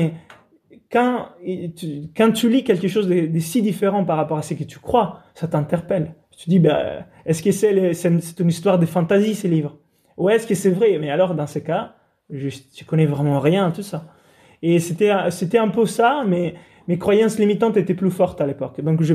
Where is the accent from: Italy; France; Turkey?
Italy; French is a second language; moi, je suis italien, grandi sous la côte italienne